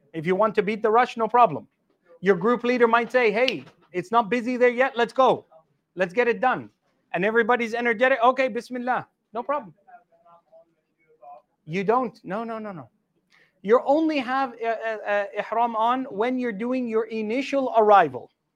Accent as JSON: {"language": "English", "country": "Australia", "said": "You'll say Australia. If it's very busy and they see an Australian passport, or they'll say, okay, just go. Because they know in Australia, we, our healthcare standards are pretty good."}